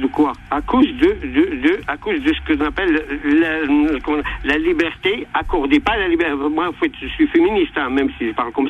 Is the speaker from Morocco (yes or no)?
yes; Morocco; moi, donc, moi, je suis marocain.